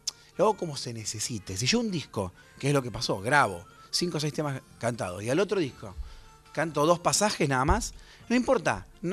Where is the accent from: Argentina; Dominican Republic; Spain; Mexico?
Argentina; Rosario, Santa Fe; que habla de nuestra provincia de Santa Fe porque ella es rafaelina y yo soy rosarino.